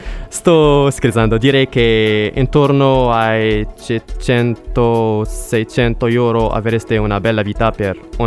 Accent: Rabat, Rabat-Salé-Kénitra, Morocco; Italian is a second language; now in Cagliari, Italy; Sono di Marocco, Rabat.

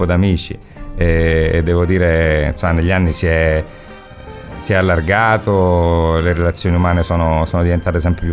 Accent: Rome, Lazio, Italy; Io sono nato a Roma, ci ho vissuto i miei primi 31 anni della vita e quindi da romano so navigare in quel mare.

